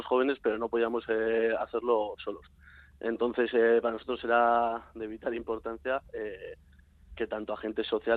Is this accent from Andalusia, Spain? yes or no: no; Tudela, Navarre, Spain; yo mismo soy de Tudela y he estudiado toda mi vida hasta bachiller que no se puede en euskera. Y era salir de clase y en el patio mismo hablábamos en castellano, en la Ikastola.